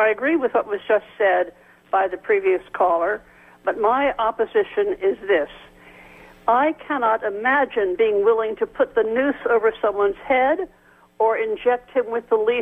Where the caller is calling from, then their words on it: Berkeley, California, United States; I'm calling from Berkeley.